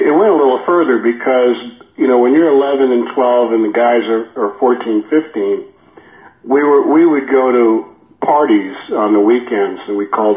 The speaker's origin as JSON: {"language": "English", "town": "New York City", "region": "New York", "country": "United States", "tie": "born or raised there", "said": "when I was really a young kid growing up in Washington Heights, and we were living on the sixth floor"}